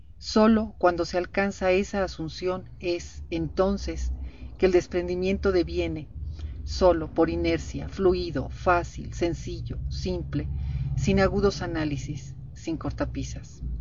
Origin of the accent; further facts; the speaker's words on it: Tulancingo, Hidalgo, Mexico; Un abrazo grande para todo Tarija desde México, desde mi terruño Tulancingo